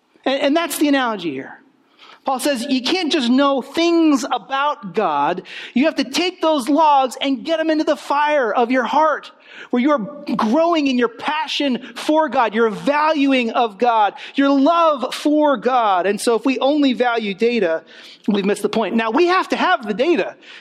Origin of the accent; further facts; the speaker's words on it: California, United States; now in New Jersey, United States; but I'm from California, like fires, wildfires, like that's what I know about fire, you know.